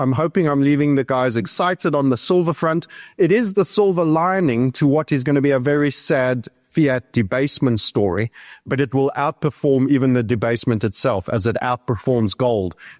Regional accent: South Africa; a small contribution from Zimbabwe, the rest from my home country of South Africa.

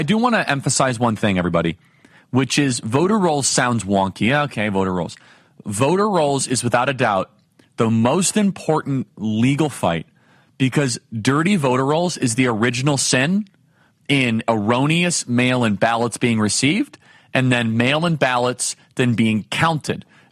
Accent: Arizona, United States; But, you know, in my home state of Arizona here, it takes a week and a half for us to get a final tally.

